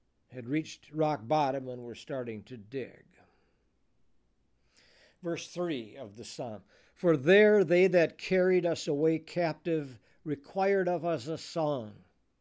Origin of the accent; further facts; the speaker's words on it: La Crosse, Wisconsin, United States; But I was born and raised in La Crosse. So Beaver Dam was kind of a strange land.